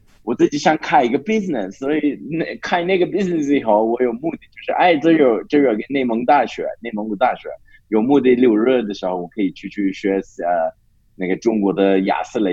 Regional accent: Sydney, New South Wales, Australia; Chinese is a second language; now in Hohhot, China; 我从悉尼来的，悉尼澳大利亚。现在我在你们的老家中国，我在北方内蒙古呼和浩特

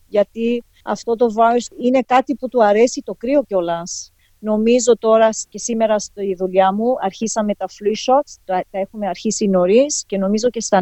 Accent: Greece; Είμαστε Έλληνες

